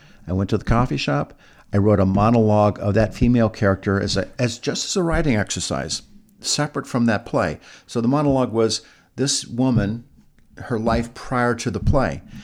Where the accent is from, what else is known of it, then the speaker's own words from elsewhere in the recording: Ireland; maybe because I'm Irish